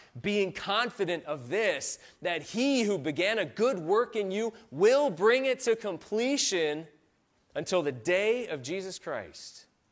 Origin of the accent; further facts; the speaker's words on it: New England, United States; I grew up in New England. Mount Washington.